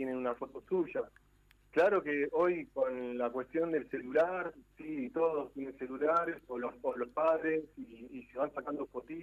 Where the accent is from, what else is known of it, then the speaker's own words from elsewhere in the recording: La Plata, Buenos Aires Province, Argentina; porque nosotros somos platenses y lo conocemos medio de los libros o de alguna cosa